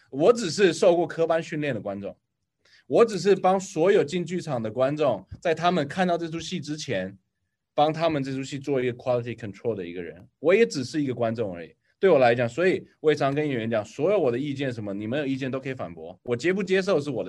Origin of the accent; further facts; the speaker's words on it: Taiwan; 第一最大原因是因为我是台湾人，我讲话的方式本来就跟你们不一样